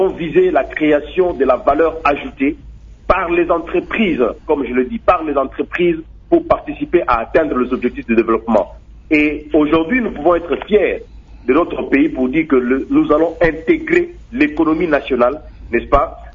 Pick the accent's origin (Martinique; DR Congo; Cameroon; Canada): DR Congo; Je suis congolais, nous sommes un pays riche.